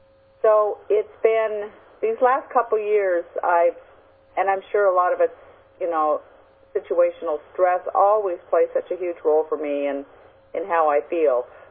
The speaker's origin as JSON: {"language": "English", "region": "Washington", "country": "United States", "tie": "born or raised there", "moved": "yes", "said": "I grew up in Eastern Washington, and I've been here for 42 years, and I still have not acclimated to this wet, windy weather when it's like this."}